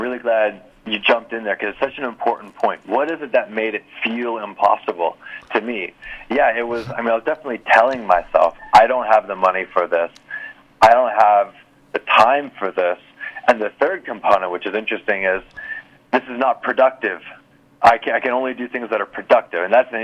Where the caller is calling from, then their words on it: Norway; Well, I'm calling in from Norway right now. It's 7 hours ahead for me